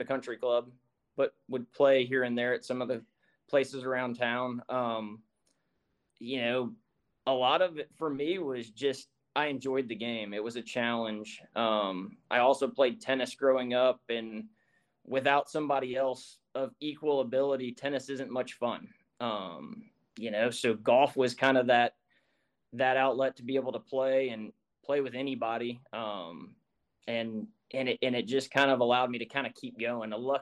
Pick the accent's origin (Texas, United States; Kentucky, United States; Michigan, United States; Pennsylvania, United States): Kentucky, United States; Louisville; also born or lived in Mississippi; now in Bowling Green, United States; Well, I mean, first, born and raised in Louisville, kind of moved out of Louisville whenever we moved to Mississippi, and then now in Bowling Green, Kentucky, which glad to be back in Kentucky for last couple of years now.